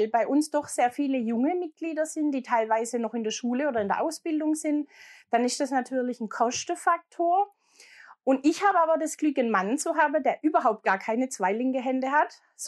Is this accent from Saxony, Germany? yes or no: no; Baden-Württemberg, Germany; Ich bin gebürtig aus dem Schwarzwald.